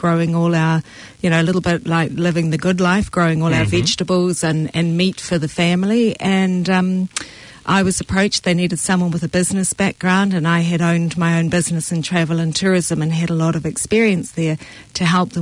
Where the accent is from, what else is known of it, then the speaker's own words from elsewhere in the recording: Hamilton, Waikato, New Zealand; I grew up in Hamilton, sort of most of my teenage years, and we had a place out in Raglan.